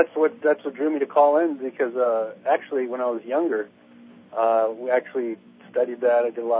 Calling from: California, United States; I'm calling from California.

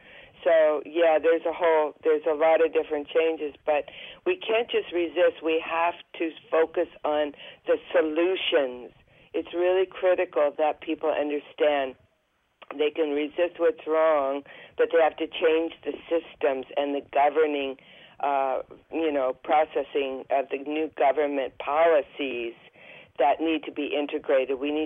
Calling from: Oregon, United States

